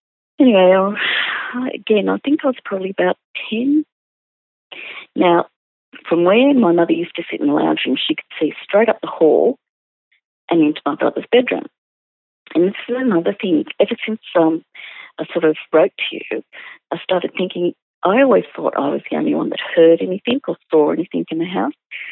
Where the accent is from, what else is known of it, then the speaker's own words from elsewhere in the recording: Sydney, New South Wales, Australia; my parents built the house that I grew up in 1962. I grew up in the Sydney suburb of Ryde.